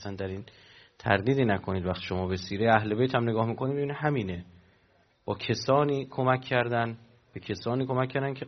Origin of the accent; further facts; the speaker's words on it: Iran; فرهنگ اصیل ما ایرانی هم این کار